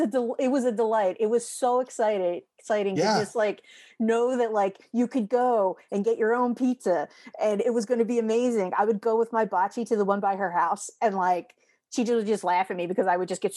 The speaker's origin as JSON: {"language": "English", "country": "United States", "said": "I'm an American girl"}